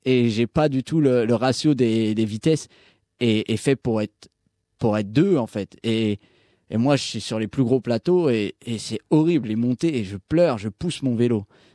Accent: France; Je suis un Français, j'adore la France, ma culture, j'adore ma culture. Je suis français, il n'y a pas de problème, mais je ne peux pas vivre en France.

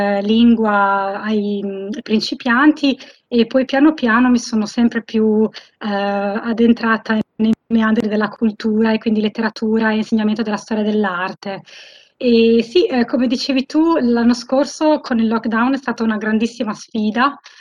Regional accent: Modena, Emilia-Romagna, Italy; also born or lived in Sydney; now in Perth, Australia; sono arrivata nel 2004, io sono di Modena e sono arrivata qui con il mio compagno e abbiamo vissuto a Sydney, in New South Wales, per 12 anni e poi ci siamo trasferiti nel 2016 a Perth, in Western Australia.

